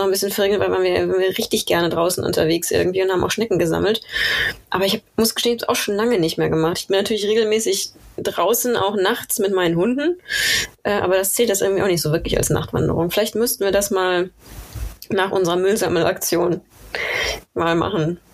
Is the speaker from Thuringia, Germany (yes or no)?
no; Bielefeld, North Rhine-Westphalia, Germany; während meines Biologiestudiums, das ich an der Uni Bielefeld absolviert habe, in meiner Heimatstadt